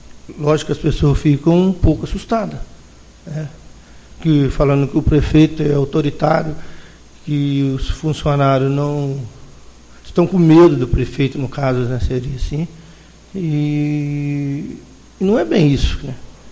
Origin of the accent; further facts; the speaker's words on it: Tombos, Minas Gerais, Brazil; Nascido e criado em Tombos, uma cidade pequena. Todo mundo conhece todo mundo.